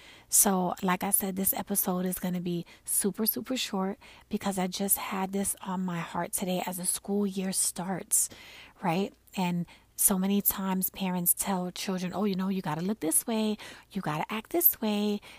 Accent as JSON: {"language": "English", "town": "Brooklyn", "region": "New York", "country": "United States", "said": "Listen, I'm from Brooklyn."}